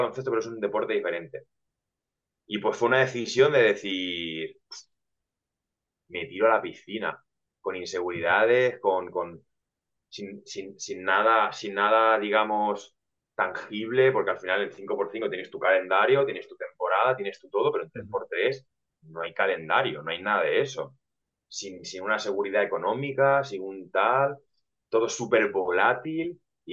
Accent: Albacete, Castilla-La Mancha, Spain; yo soy un chaval de Albacete

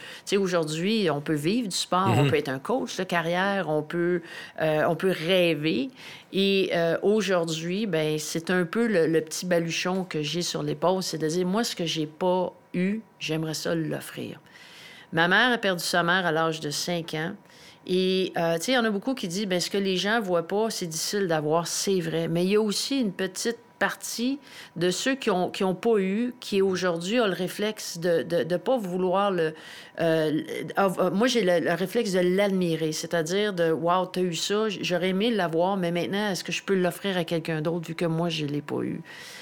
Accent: Deux-Montagnes, Quebec, Canada; parce que j'ai grandi à Deux-Montagnes, il n'y avait pas d'aréna

